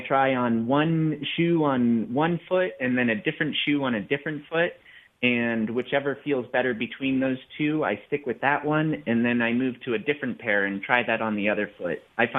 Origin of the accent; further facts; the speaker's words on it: Rocky Mountains, United States; I got into trail running because I grew up in the Rockies.